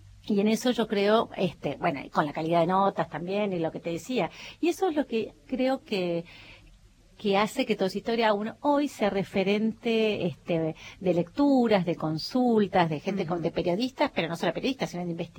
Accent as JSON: {"language": "Spanish", "country": "Argentina", "said": "somos como argentinos"}